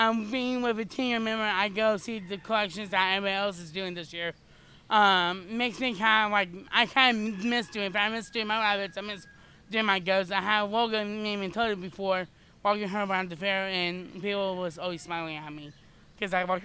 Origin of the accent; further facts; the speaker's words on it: Cayuga, Indiana, United States; They're both from Clinton, Indiana. I'm from Cayuga, Indiana.